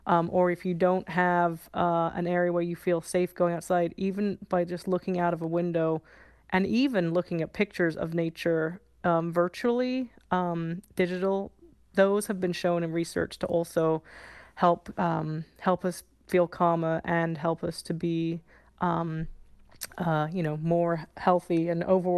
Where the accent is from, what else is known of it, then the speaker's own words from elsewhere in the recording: England, United Kingdom; now in Los Angeles, United States; Growing up in England, I love walking. It's one of, like, British pastimes. So I always walk in my neighborhood in Larchmont in L.A. where I live. But right now I'm in San Bernardino County, right over the border